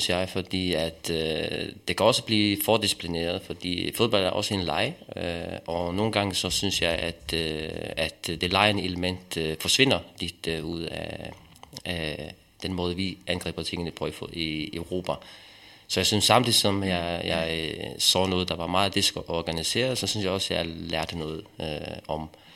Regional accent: Faroe Islands; på Færøerne, hvor jeg er vokset op

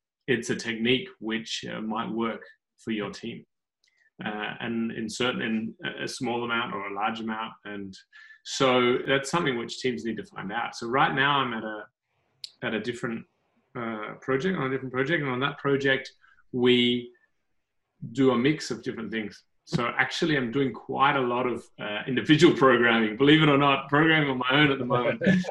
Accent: Australia; now in Germany; I'm actually Australian, but I'm living and working in Germany for Codecentric.

